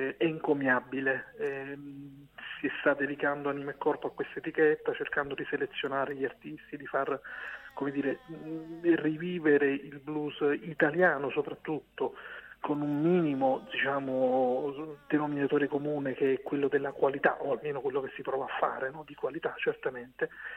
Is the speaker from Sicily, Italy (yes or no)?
no; Naples, Campania, Italy; Io da buon napoletano, come vedi.